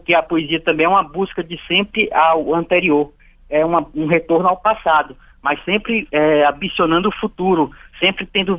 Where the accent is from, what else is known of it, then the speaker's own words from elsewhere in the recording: Piauí, Brazil; moved away as an adult; Eu saí do Piauí com 22 anos de idade. Hoje eu estou com 30. Então já tem um distanciamento do Piauí